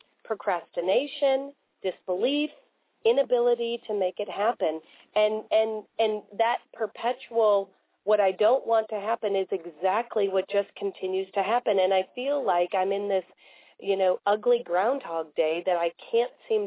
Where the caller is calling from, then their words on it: St. Louis, Missouri, United States; I'm calling from St. Louis, Missouri.